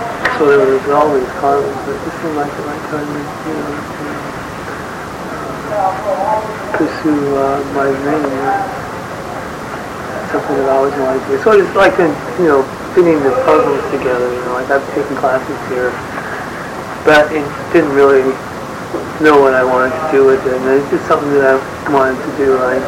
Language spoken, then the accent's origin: English; Ketchikan, Alaska, United States; I'm one of the born and raised in Ketchikan, Alaska. … given to me by my mother. And I'm of the Eagle clan.